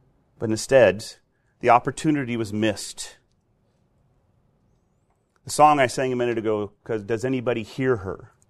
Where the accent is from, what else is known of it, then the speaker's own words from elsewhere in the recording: United States; Don't you know I'm an American with lots of pride and lots of sophistication